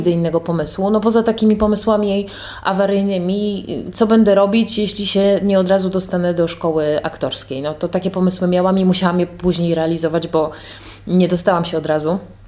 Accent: Łódź, Łódź Voivodeship, Poland; now in Olsztyn, Poland

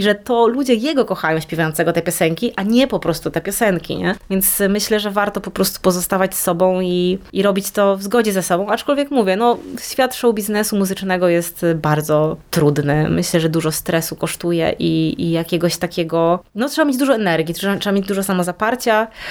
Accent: Zielona Góra, Lubusz Voivodeship, Poland; nie jestem jedyną lesbijką z Zielonej Góry w 99 roku, nie?

